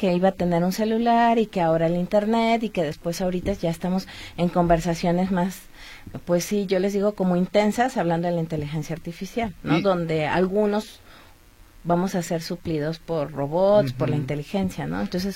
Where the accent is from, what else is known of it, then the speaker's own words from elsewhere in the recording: Jalisco, Mexico; also born or lived in Panama; soy de aquí de Jalisco. Bueno, nací en Panamá, pero me llegué aquí desde los 5 años, entonces soy muy mexicana.